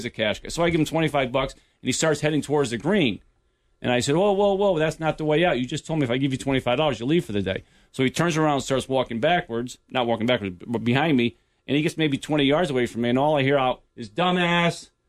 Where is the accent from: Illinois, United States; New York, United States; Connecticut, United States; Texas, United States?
Connecticut, United States; Newtown; I'm from Newtown, grew up in Newtown, and you know, obviously we all know what happened there.